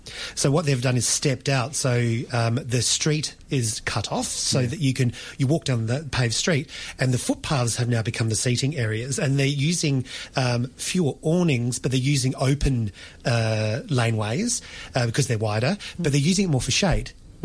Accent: Lamoureux, South Australia, Australia; also born or lived in Dubai; I'm not from Adelaide. I'm from South Australia, though, from a tiny country town called Lamoureux, which probably has 800 people in it, and no wine.

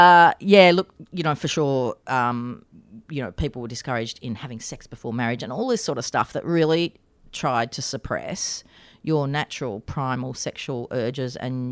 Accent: Heidelberg, Victoria, Australia; I grew up in Melbourne, actually in Heidelberg, literally on the banks of the Yarra River. If you know Heidelberg well, Warringal Park was my backyard.

